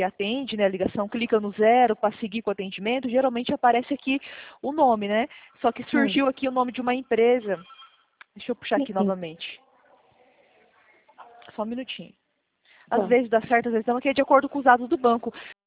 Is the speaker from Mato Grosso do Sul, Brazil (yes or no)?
yes; Dourados, Mato Grosso do Sul, Brazil; eu sou de Dourados, Mato Grosso do Sul.